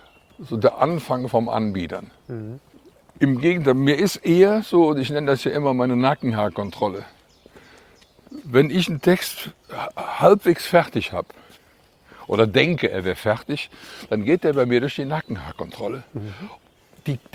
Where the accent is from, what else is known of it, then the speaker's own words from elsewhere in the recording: North Rhine-Westphalia, Germany; accent: Kölsch; ich rede viel Kölsch zu Hause, mhm, obwohl meine Frau aus Bayern ist.